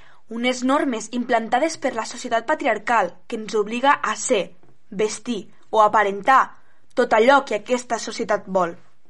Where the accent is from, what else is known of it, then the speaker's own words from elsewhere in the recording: L'Aldea, Catalonia, Spain; de l'Aldea